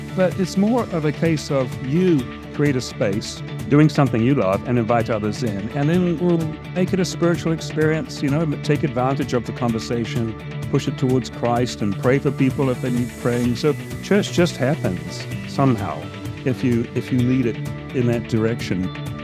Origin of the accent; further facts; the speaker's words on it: New Zealand; growing up in New Zealand